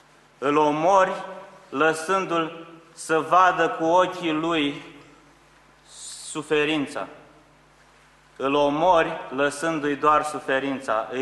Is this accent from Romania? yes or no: yes; Romania; Noi suntem români, frați creștini. Suntem români.